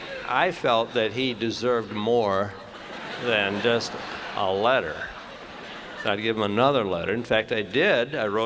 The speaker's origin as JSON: {"language": "English", "town": "Detroit", "region": "Michigan", "country": "United States", "said": "from Detroit."}